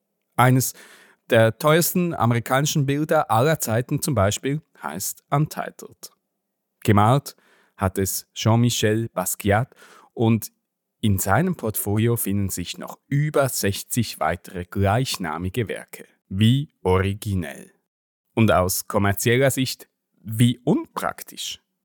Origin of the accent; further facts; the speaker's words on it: Switzerland; Keine Seltenheit als Schweizer Kind der 90er.